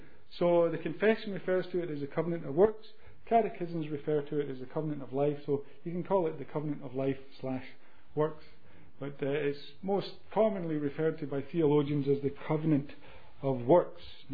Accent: Scotland, United Kingdom; You see it being formulated on the continent, thinking as a Scotsman again

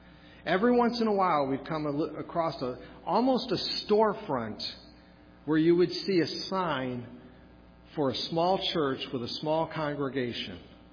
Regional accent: New York, United States; I grew up in Western New York State, very close to the New England states

